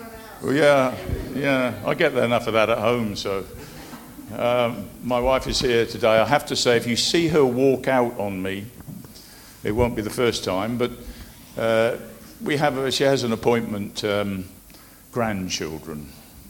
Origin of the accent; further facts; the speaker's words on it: United Kingdom; I'm half English and half Welsh. The English contingent.